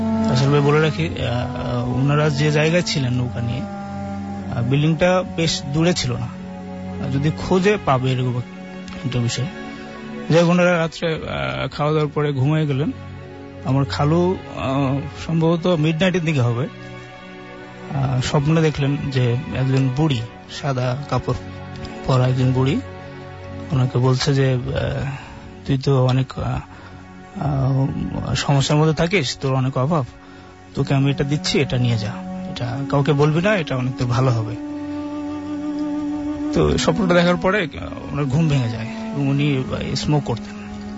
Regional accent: Khulna Division, Bangladesh; now in Dhaka, Bangladesh; আমি আগে বলে রাখি আমার বাড়ি সুন্দরবনে খুব কাছে।

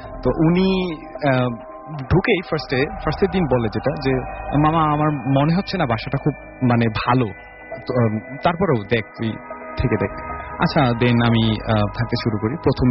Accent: Dhaka, Dhaka Division, Bangladesh; born or raised there

